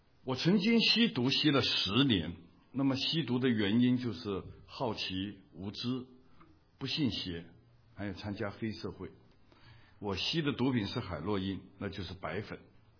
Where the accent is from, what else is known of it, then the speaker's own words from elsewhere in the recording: Hong Kong; Chinese is a second language; 我在香港长大